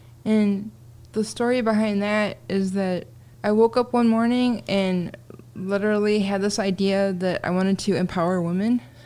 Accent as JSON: {"language": "English", "town": "Oak Park", "region": "Michigan", "country": "United States", "tie": "born or raised there", "said": "I grew up in the Detroit area in a suburb called Oak Park."}